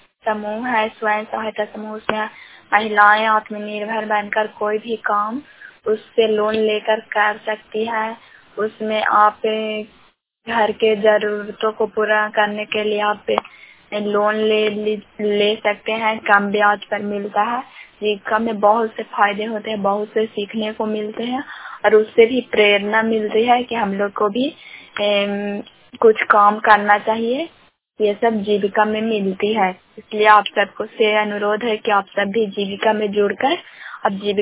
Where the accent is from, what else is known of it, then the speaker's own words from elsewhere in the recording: Swarn Digha, Bihar, India; ग्राम स्वर्ण दीघा के निवासी हूँ।